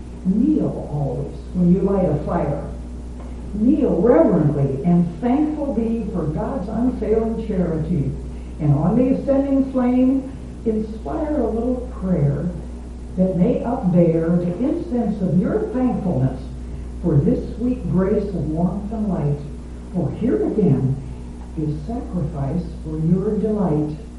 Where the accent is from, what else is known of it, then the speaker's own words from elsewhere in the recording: Minnesota, United States; I moved back home to my home state of Minnesota, where my husband was an intern at the University Hospital.